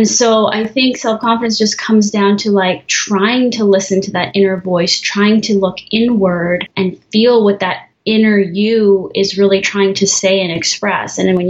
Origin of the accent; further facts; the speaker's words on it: Canada; I always just said half white, half Japanese. And yeah, I mean, I'm pretty Canadian. I didn't really grow up with a lot of traditional Japanese culture or heritage. My grandparents aren't even from Japan. They were from BC.